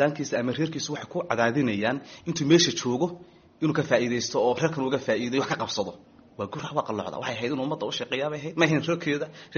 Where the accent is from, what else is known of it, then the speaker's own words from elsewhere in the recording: Hargeisa, Woqooyi Galbeed, Somalia; also born or lived in Uganda; hargeys aan ku dhashay dabeetana wax ku bartay ilaa iyo dugsigii hoose sare dhexe ilaa jaamacaddii koowaad oo bachelorkii ahayd jaamacadda admas la yidhaahdo kadib waxaan tegay waddanka uganda